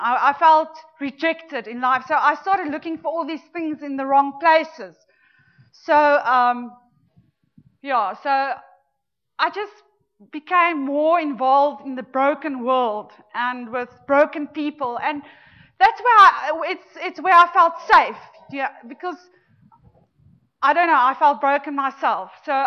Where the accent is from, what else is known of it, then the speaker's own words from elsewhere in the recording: Pretoria, Gauteng, South Africa; born there; I was born in Pretoria. I'm the middle child of three daughters, and I've got a younger brother.